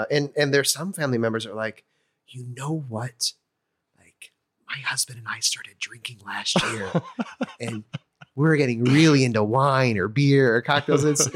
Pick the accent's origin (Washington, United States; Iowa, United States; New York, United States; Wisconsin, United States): Iowa, United States; Detasseling and rock picking were like pretty regular things that I would do during the summers growing up in Iowa to make money.